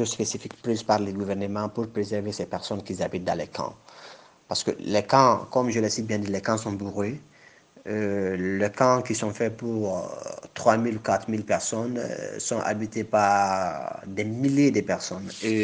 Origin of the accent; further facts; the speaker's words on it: Mali; now in Greece; je viens du Mali, j'habite précisément en Grèce.